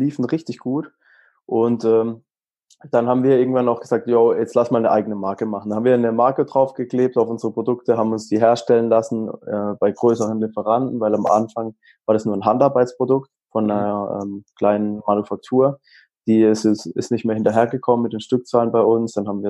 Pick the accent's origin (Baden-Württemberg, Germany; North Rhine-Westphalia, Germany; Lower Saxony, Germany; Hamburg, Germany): Baden-Württemberg, Germany; Bei uns in Baden-Württemberg